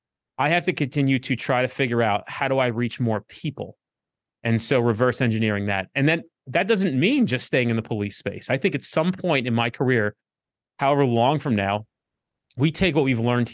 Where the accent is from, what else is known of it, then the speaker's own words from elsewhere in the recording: New Jersey, United States; you know, I'm from New Jersey. I curse.